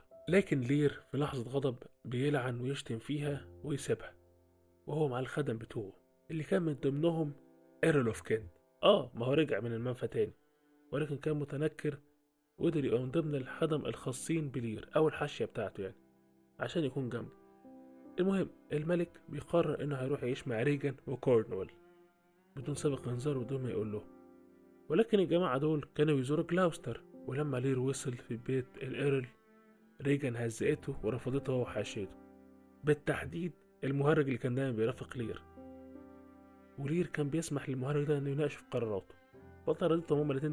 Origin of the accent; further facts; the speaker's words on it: Egypt; ومشهور عندنا في مصر